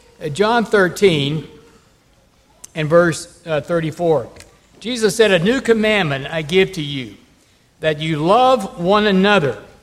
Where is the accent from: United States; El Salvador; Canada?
United States; Texas; And I grew up in Texas without any air conditioning, and it's sort of hard to believe now.